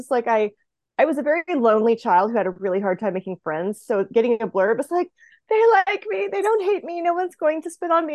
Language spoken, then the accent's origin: English; the South, United States; I'd never been to that area. I'm from the South.